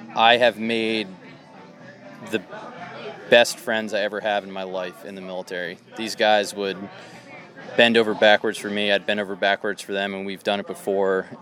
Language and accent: English; New Jersey, United States; now in Nashville, United States; I'm from Central Jersey originally. I grew up in Monmouth County, and now I've been in Central Tennessee in Nashville for about 10 years.